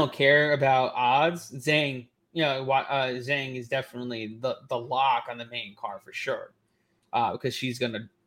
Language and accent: English; New Jersey, United States; Been a huge fan of his, especially because I'm from New Jersey.